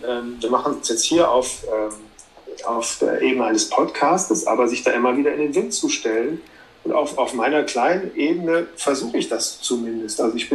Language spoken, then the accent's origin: German; Aachen, North Rhine-Westphalia, Germany; da wo ich groß geworden bin, in Aachen